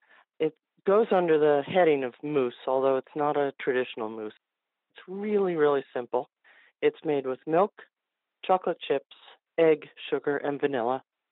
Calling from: New Jersey, United States; From New Jersey.

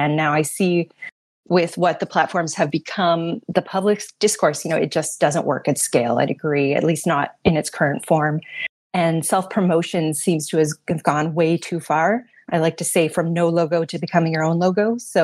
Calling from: Toronto, Ontario, Canada; I'm joining you from Toronto today.

